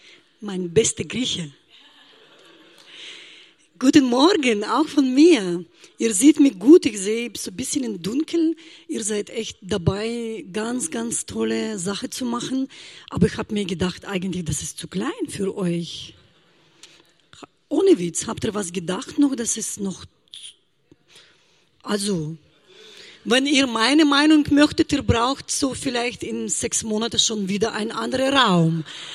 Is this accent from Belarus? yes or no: yes; Belarus; first language Russian; German is a second language; ich komme aus Weißrussland, meine Muttersprache ist Russisch.